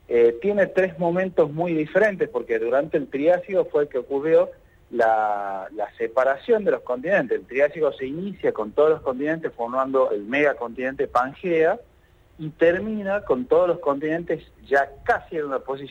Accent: Tucumán, Argentina; Yo soy de Tucumán, soy oriundo de Tucumán, así que ahora estoy acá en mi querida provincia natal, ¿no?

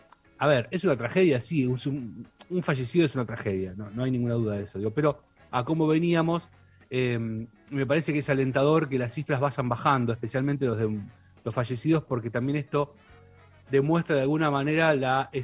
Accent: Bahía Blanca, Buenos Aires Province, Argentina; No, me voy a mi terruño, a Bahía Blanca, a saludar a mi familia.

